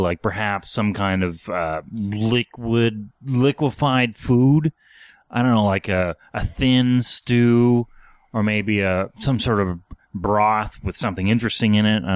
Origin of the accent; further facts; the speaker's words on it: Arnprior, Ontario, Canada; In my hometown of Arnprior, Ontario